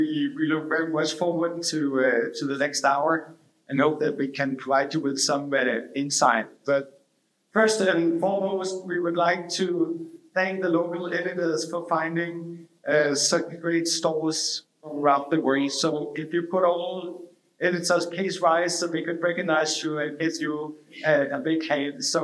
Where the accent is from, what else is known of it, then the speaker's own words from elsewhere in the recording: Denmark; English is a second language; I come from Denmark.